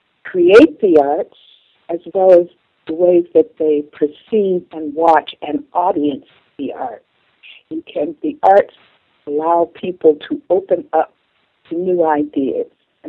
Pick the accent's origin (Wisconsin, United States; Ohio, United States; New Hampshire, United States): Ohio, United States; Cleveland; I grew up in Cleveland, Ohio, which we now call the Rust Belt. It was a steel-making, working-class town.